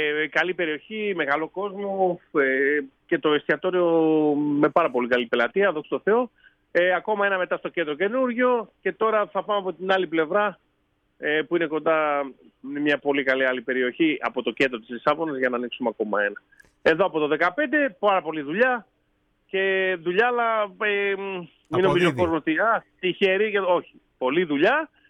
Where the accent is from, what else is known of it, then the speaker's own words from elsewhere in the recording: Kalamaria, Central Macedonia, Greece; Ναι, από την Καλαμαριά, ντεπό Καλαμαριά, στη μέση, κάπου εκεί στους τρεις ιεράρχες.